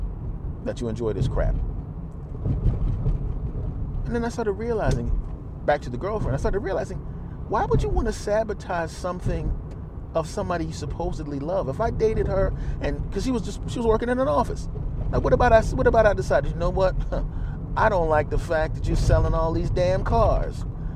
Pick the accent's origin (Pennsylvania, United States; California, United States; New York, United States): Pennsylvania, United States; Philadelphia; like my hometown back in Philadelphia or out in Los Angeles when I'm out there